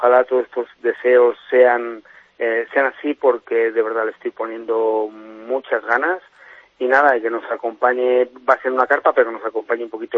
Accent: León, Castile and León, Spain; also born or lived in Ciudad Rodrigo; Pero yo llevo León siempre por todo donde donde voy. Yo soy de Ciudad Rodrigo, de Salamanca, concretamente nacido, pero bueno, criado y todo en León. Llevo ya 22 años

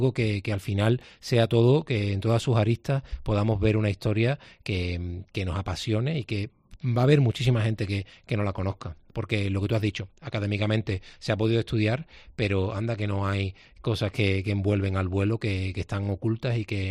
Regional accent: San Juan del Puerto, Andalusia, Spain; me has preguntado como sanjuanero, para mí es algo bastante interesante que salga desde Palos de la Frontera, desde aquí de Huelva

